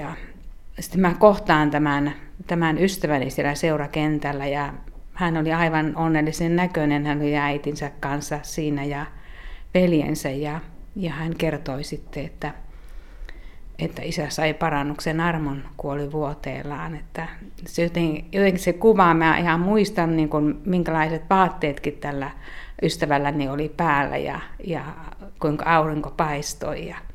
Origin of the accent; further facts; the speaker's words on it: Pudasjärvi, North Ostrobothnia, Finland; Ja se oli tietenkin mukava lähteä Pudasjärvelle, kun se oli minun kotipaikkakuntani.